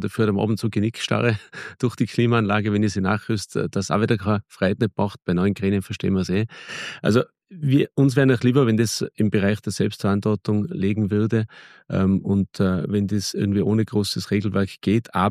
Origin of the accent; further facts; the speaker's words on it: Austria; als Österreicher